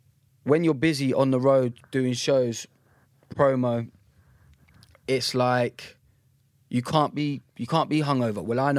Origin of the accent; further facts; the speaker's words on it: Bedford, East of England, United Kingdom; now in London, United Kingdom; I'm from Bedford, which is like a small town.